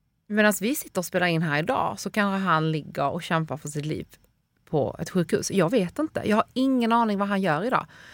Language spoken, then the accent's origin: Swedish; Poland; now in Sweden; den här låten får mig att tänka på min pappa och min uppväxt i Polen